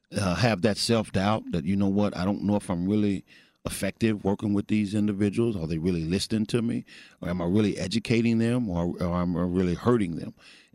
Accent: Missouri, United States; now in Texas, United States; I'm originally from Missouri, and upon my inception to Texas

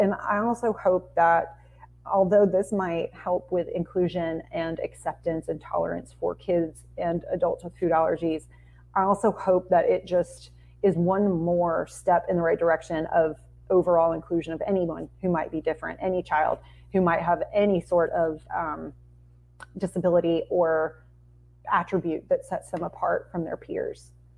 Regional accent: Georgia, United States; And I'm from Gwinnett County, which has a very large school.

